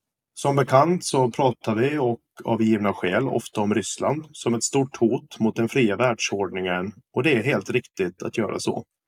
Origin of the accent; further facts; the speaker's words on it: Åland, Finland; first language Swedish; Min egen var ju att jag är från Finland och närmare bestämt Åland. Mitt modersmål är dock svenska och där jag specifikt kommer ifrån pratar ingen i regel finska.